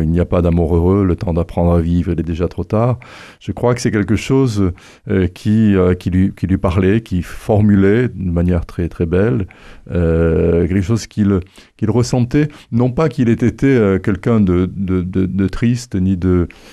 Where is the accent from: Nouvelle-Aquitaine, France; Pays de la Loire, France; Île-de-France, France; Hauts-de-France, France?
Nouvelle-Aquitaine, France; Guéret; dans le bureau de mon père à Talence, dans la banlieue de Bordelaise, après avoir été dans mon enfance à Guéret, donc dans l'appartement que mes parents occupaient